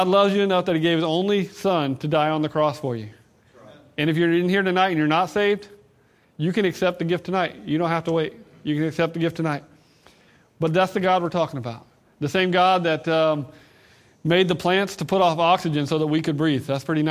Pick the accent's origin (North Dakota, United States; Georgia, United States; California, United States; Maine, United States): Georgia, United States; I know that sounds simple, but I'm from Georgia, so you'll have to excuse me.